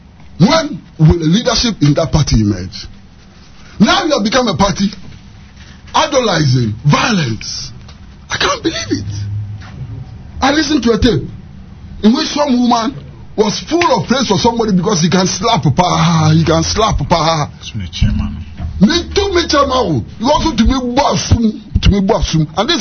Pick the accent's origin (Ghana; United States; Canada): Ghana; Indeed, I'm ashamed as a Ghanaian. Because these are the things that can destroy our country.